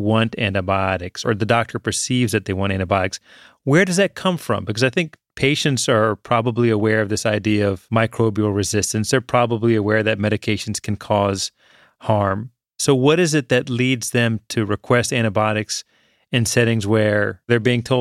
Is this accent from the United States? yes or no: yes; Richmond, Virginia, United States; Jeff, I grew up in Richmond, Virginia. I had antibiotics for breakfast.